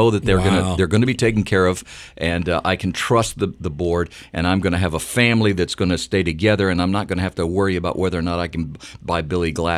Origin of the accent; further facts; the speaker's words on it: Honduras; I understood how important this was growing up in Honduras.